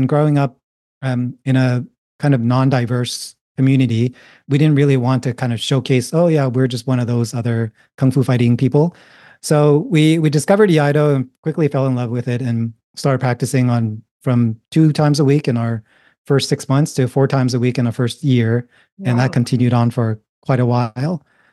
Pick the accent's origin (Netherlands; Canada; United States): Canada; Toronto, Ontario; I'm a Chinese Canadian. I grew up in Toronto, Canada. But I grew up like as a second generation immigrant. So my grandparents and my mom were still really into a lot of Chinese culture and a lot of the traditions.